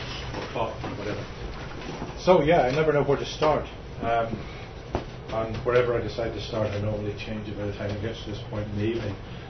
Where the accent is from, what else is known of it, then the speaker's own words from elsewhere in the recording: Ballycastle, Northern Ireland, United Kingdom; This one is about my hometown of Ballycastle.